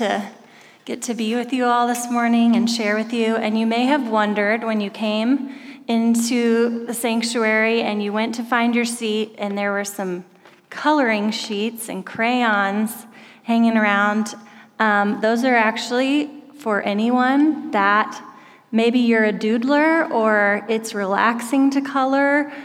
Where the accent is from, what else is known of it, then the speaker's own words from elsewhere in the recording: Oklahoma, United States; one of the things that is just a part of growing up in Oklahoma is that you are living in the heart of Tornado Alley.